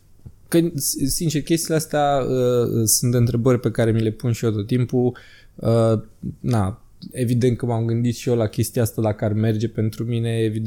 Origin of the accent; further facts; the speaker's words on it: Motru, Gorj County, Romania; Vin din Târgu Jiu, eu sunt din Motru, super tare.